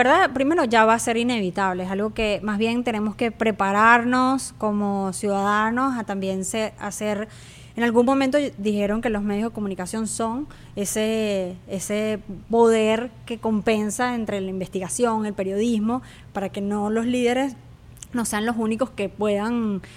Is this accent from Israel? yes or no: no; Venezuela; Le tengo que decir que soy venezolana